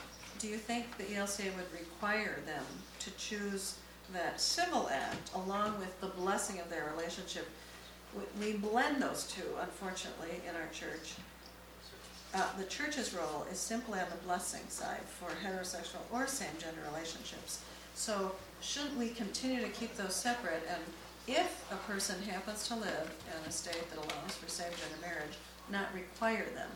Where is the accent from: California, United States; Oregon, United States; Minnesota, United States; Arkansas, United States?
Minnesota, United States; St. Paul; I'm from the St. Paul area.